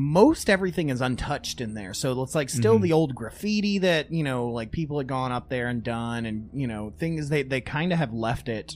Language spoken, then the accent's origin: English; Toledo, Ohio, United States; I know people from my hometown of Toledo that have come down here to stay.